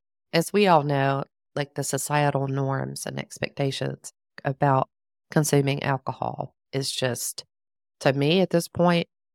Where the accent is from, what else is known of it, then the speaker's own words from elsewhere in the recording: Southern US, United States; accent: Southern; And I've noticed, as y'all can tell from my accent, I'm from the South, born and raised.